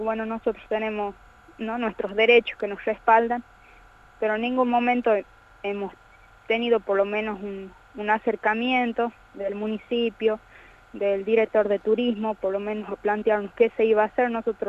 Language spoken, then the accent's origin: Spanish; Argentina; no solamente para nosotros como comunidad indígena, sino para todos nosotros a nivel nacional, ¿no? Como argentinos